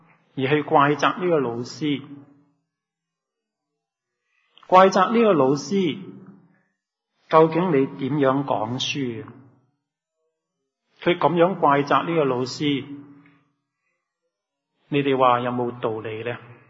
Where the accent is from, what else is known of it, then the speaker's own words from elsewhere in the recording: Hong Kong; born there; 我是广东人，在香港出世